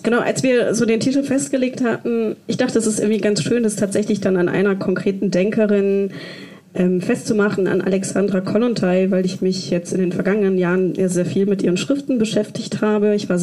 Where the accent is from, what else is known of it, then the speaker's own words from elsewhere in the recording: West Germany, Germany; meine Großeltern waren BäuerInnen in Kurdistan und ich bin in Westdeutschland aufgewachsen.